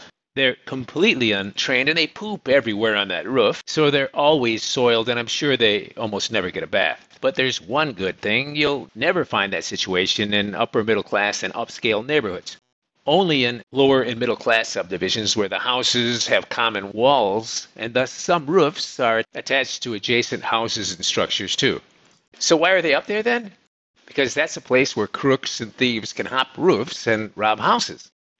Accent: Canada; I'm from Canada, and to bring your dog down from Canada, you must fill out an overwhelming amount of paperwork

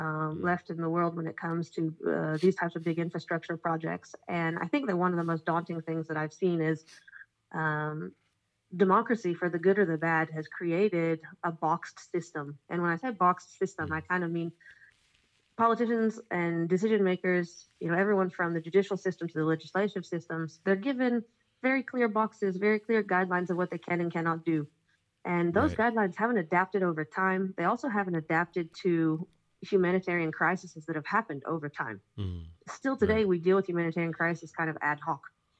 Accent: Israel; So I'm from Israel

